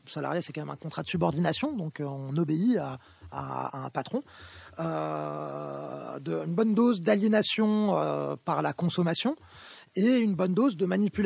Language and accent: French; Paris, Île-de-France, France; born there; Moi, je suis né à Paris